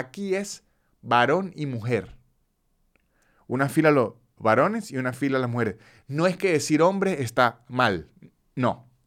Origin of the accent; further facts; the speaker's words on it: San Cristóbal, Táchira, Venezuela; Es porque en Venezuela, al menos en San Cristóbal, de donde soy yo